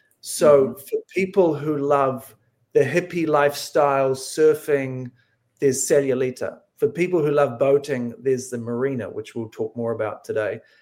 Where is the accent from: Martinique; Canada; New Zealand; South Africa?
New Zealand; moved away as an adult; now in United States; I'm from New Zealand, and so I've been here 5 years now.